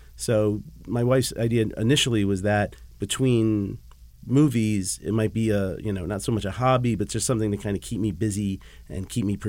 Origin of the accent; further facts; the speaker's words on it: New York, United States; Originally from New York. I grew up out in New York, which was great to be as a kid who loved comics